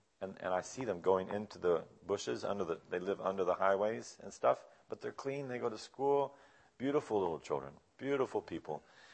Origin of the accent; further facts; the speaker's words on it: Texas, United States; I'm a Texan at heart. I was raised there.